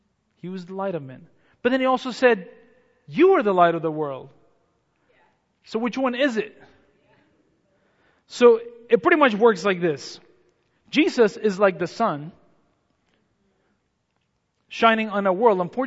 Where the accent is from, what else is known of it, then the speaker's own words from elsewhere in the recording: central Mexico, Mexico; born there; first language Spanish; English is a second language; I was born in Central Mexico, 1974.